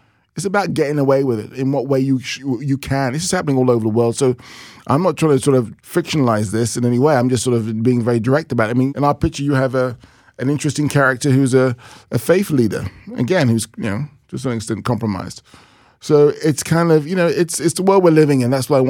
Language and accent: English; London, United Kingdom; as a 13-year-old black child growing up in London